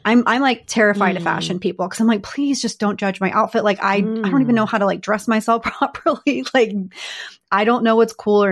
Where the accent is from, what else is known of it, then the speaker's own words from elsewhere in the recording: Austin, Texas, United States; oh, I grew up in Texas in the Austin area.